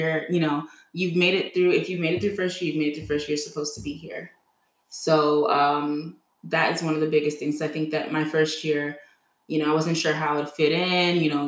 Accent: Texas, United States; Original group chat, I would say, is a group of girls that I grew up with in Texas.

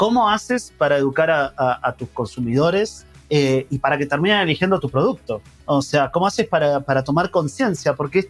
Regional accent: Argentina; Que es como en Argentina decimos el banco del colegio, ¿no?

